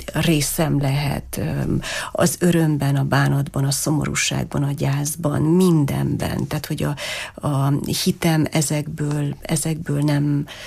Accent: Târgu Mureș, Mureș County, Romania; hogy Marosvásárhelyi vagyok, a neveltetésem, a szüleim

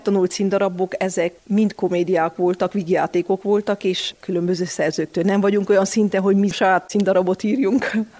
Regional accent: Sfântu Gheorghe, Covasna, Romania; Én Szentgyörgyi születésű vagyok, ott nevelkedtem egészen 12 éves koromig, de valahogy Keresztvár ott, ahol lakunk az erdő alatt, gyökereim vannak itt

